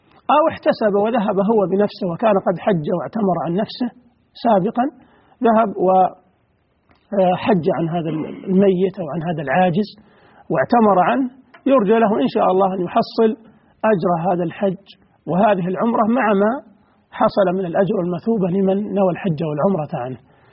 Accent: Saudi Arabia

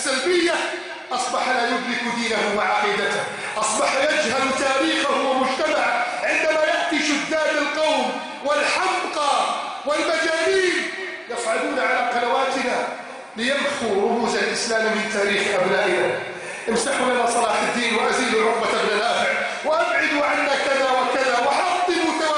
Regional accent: Egypt; بلدنا مصر

